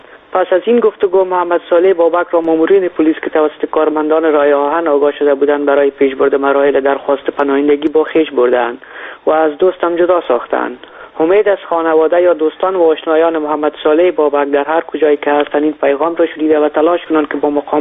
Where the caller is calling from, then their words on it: Netherlands; از هلند هستم.